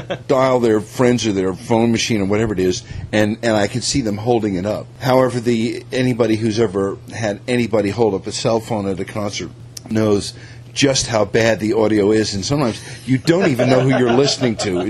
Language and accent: English; New York City, New York, United States; You know, I'm from New York City, was born and raised there, studied music there